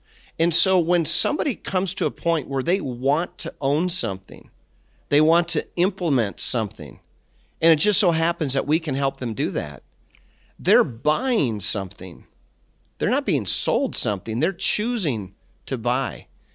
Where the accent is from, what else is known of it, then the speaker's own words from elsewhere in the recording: Minnesota, United States; I grew up in Minnesota